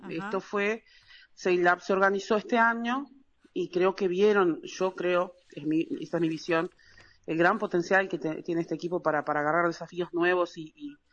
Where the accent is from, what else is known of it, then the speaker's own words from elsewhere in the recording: Rivera, Uruguay; now in Caraguatá, Uruguay; que es de donde somos con Yanni, vivimos en Caraguatá, pero somos de Rivera.